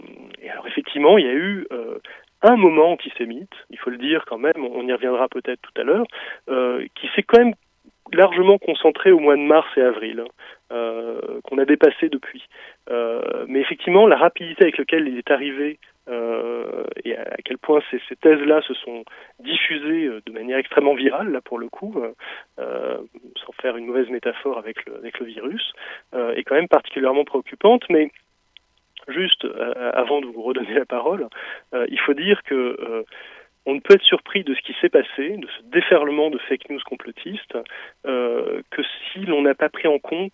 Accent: France; Et chez nous, en France, c'est 26%.

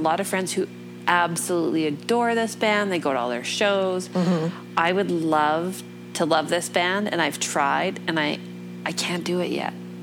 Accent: Canada; I'm Canadian. Our politics are boring.

